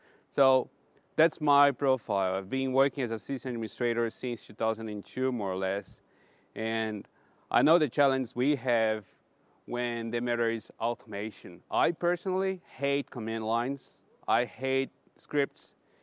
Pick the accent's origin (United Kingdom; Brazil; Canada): Brazil; English is a second language; now in Canberra, Australia; I'm from Canberra, but I'm originally from Brazil, so that's where this accent comes from.